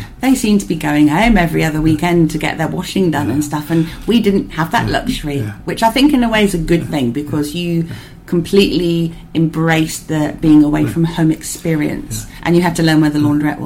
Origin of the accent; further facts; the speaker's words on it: South West England, United Kingdom; I grew up in South Devon